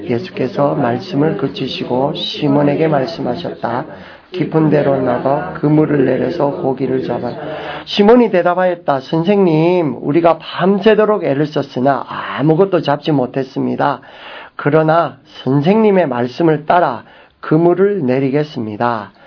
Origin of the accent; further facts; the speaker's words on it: Busan, South Korea; 이렇게 부산에서 온 저로서는 바닷가는 진짜로 수준 있는 사람은 겨울 바닷가고 아침 바닷가입니다.